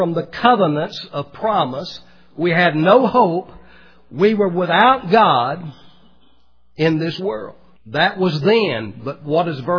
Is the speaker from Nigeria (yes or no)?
no; the South, United States; And I grew up in the South, as most of you know. I grew up in the segregated South.